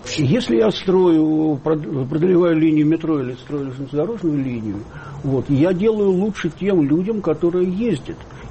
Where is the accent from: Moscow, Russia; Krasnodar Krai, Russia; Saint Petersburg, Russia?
Moscow, Russia; ну, мы, москвичи, акцептовали эту новую транспортную линию